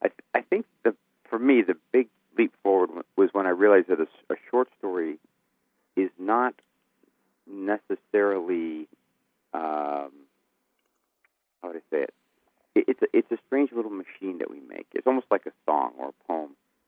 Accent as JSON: {"language": "English", "town": "Chicago", "region": "Illinois", "country": "United States", "said": "It's very important. I'm from Chicago, and for me, the kind of entrance into writing was to understand it as a form of performance."}